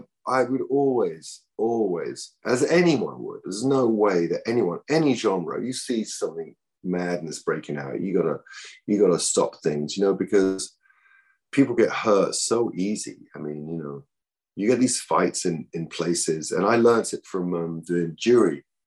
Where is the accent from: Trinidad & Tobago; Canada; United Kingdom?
United Kingdom; England; now in United States; I think the being English, you know, always it's good fun, especially being here in America